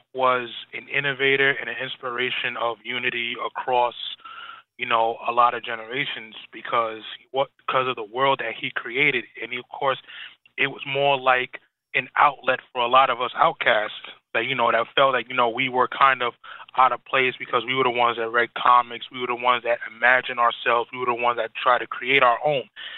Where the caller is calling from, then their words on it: Bronx, New York, United States; Andre, I'm calling from the Bronx.